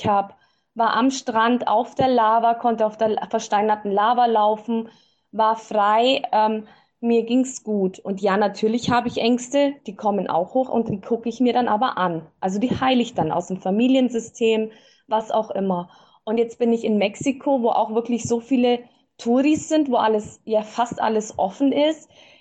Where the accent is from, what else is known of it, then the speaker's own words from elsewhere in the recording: Bavaria, Germany; born there; ich bin im Allgäu geboren. Ich bin, wenn ihr die Bilder seht, halb srilankanisch. Meine Mama ist aus Sri Lanka und halb deutsch. Mein Papa ist Sudetendeutscher.